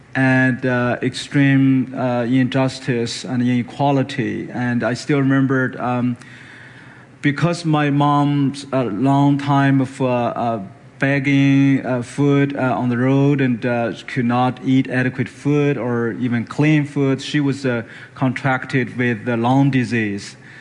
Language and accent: English; China; English is a second language; I grew up in China in a very poor village.